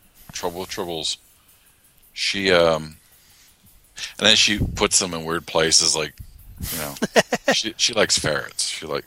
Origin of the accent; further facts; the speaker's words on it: United States; but as an American, I messed it up.